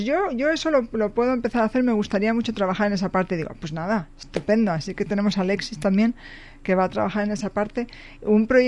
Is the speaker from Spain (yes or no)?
yes; Spain; yo, como ya saben, no soy mexicana. Entonces es curioso porque yo soy española